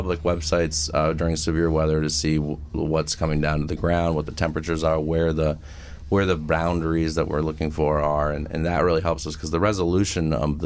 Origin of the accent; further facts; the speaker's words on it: New England, United States; I'm from the Northeast, though, so.